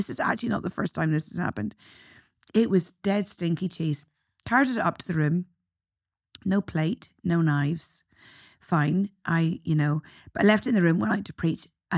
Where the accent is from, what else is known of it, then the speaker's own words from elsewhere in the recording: Ireland; As an Irish woman, I know I would get into a lot.